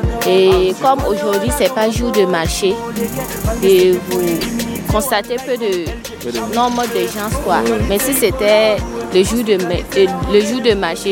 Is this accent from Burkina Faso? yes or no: yes; Kaya, Centre-Nord, Burkina Faso; Je suis venue de Kaya, tout précisément à Pisla.